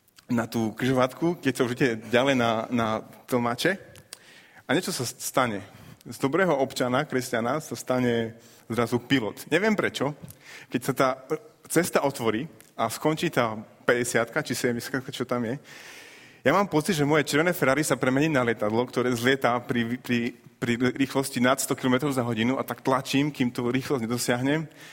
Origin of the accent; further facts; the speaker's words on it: Prešov, Prešov Region, Slovakia; nie som typický západňar, som z východu. A k tomu patrí to, že sa z času na čas vraciam pozrieť svojich rodičov naspäť do zeme oplývajúcej mliekom a medom, do Prešova.